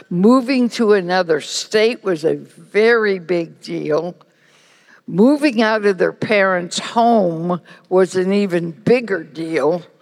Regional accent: Sheridan, Oregon, United States; I grew up in Yamhill County in a very big town called Sheridan

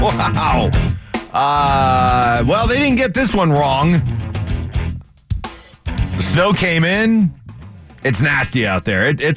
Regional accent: New Hampshire, United States; Oh, I grew up in New Hampshire and went to Syracuse.

